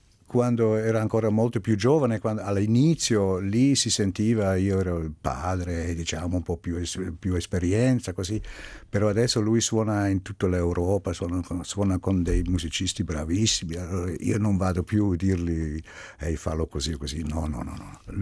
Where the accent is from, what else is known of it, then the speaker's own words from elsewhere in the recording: Zug, Switzerland; io sono cresciuto a Zug, io sono cresciuto nella Svizzera tedesca, allora da bambino parlavo ancora meglio l'italiano. Adesso mi mancano qualche volta le parole.